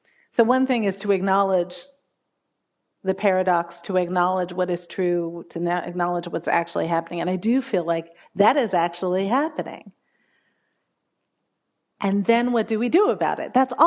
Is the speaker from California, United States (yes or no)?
no; Washington, District of Columbia, United States; I grew up in Washington, D.C. in a neighborhood that used to be called the Gold Coast.